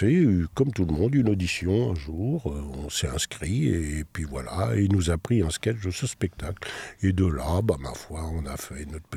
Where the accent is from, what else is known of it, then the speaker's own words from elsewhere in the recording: Rennes, Brittany, France; born there; Mais en fait, je suis né à Rennes.